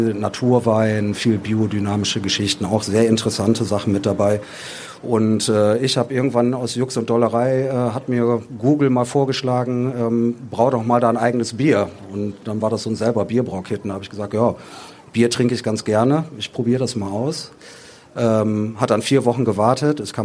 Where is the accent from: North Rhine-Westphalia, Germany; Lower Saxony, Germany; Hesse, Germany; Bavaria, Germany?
North Rhine-Westphalia, Germany; Düsseldorf; wir sind Düsseldorfer selber, wir trinken Altbier, wir lieben Altbier.